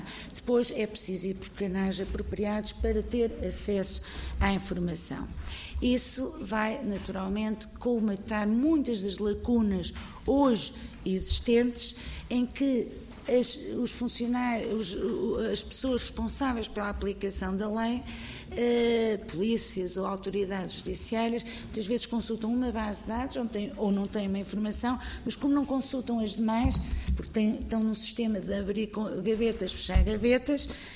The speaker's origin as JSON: {"language": "Portuguese", "country": "Portugal", "said": "nós, portugueses"}